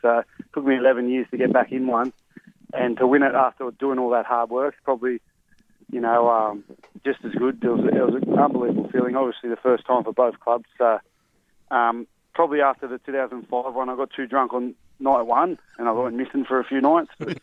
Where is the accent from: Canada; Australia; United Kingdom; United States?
Australia; New South Wales; I grew up on the Central Coast and used to love watching the Newcastle Knights.